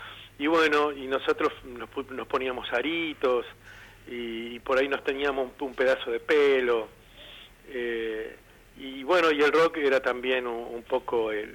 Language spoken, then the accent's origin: Spanish; Chepes, La Rioja, Argentina; now in Isidro Casanova, Argentina; yo vine de Chepes muy modosito, ¿viste? Uh-huh. Muy bien criado, y me encuentro en un barrio de eso, de San José, acá en Isidro Casanova